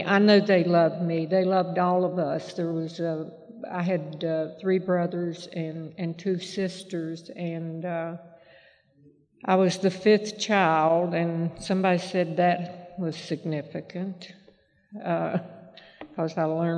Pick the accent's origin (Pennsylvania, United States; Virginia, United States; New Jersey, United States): Virginia, United States; I was born and raised in Virginia, and I didn't set out to, I'd never thought I'd be an alcoholic.